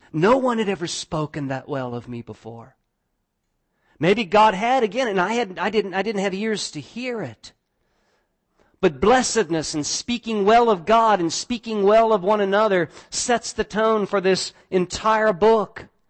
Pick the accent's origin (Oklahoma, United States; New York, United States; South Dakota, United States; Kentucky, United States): Kentucky, United States; doesn't matter if I'm from Kentucky.